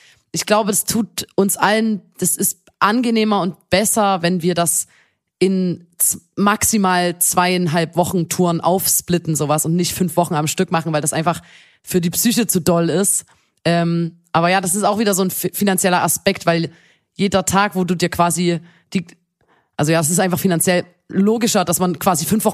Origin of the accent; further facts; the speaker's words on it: Chemnitz, Saxony, Germany; Da, bei uns in Chemnitz gibt's das Kosmonautenzentrum